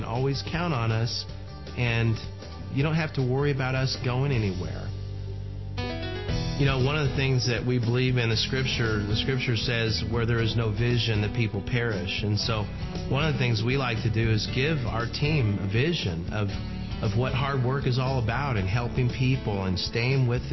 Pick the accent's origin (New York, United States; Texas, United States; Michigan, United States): Texas, United States; Once you get to know me, you know that I'm from Texas, and I've got a heart about that size